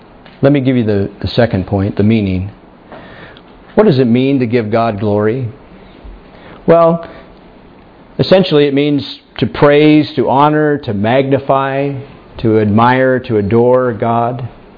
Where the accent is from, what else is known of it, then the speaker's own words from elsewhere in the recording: Titusville, Pennsylvania, United States; There's no glory in Titusville, Pennsylvania, except for this one thing.